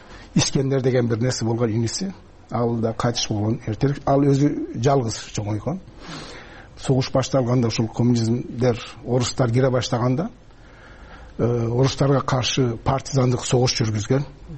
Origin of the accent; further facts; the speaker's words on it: Turkey; Биз ошол жерде жүнөгүк, ошол жерде чоңойдук.